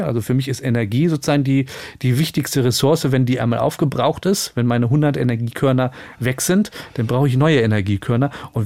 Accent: Göttingen, Lower Saxony, Germany; Und ich bin in Göttingen geboren und aufgewachsen.

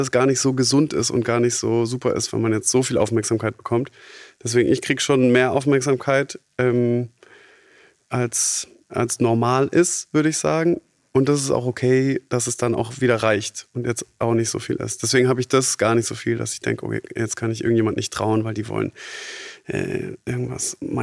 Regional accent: Baden-Württemberg, Germany; born there; now in Berlin, Germany; Ja, ich lebe in Berlin. Mhm. Und ja, ich bin auch Schwabe, aber ich bin auch nicht Schwabe, weil ich zwar hier geboren bin, aber meine Eltern, also ich bin trotzdem ein Neigschmeckter.

